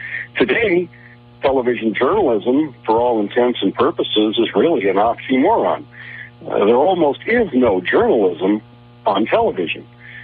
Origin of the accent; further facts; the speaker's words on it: Duluth, Minnesota, United States; moved away as an adult; Well, I was born and raised in Duluth, and I spent 36 years living in Minnesota